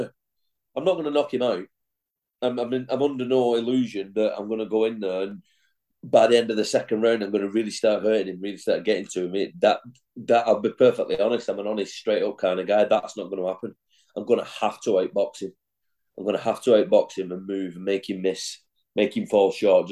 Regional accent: Wigan, North West England, United Kingdom; when you're a northern lad growing up in Wigan

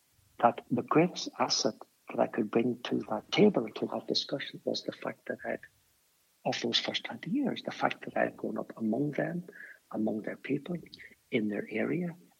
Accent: Belfast, Northern Ireland, United Kingdom; growing up in Belfast, that allowed me to stay connected with my Irishness and my nationalism.

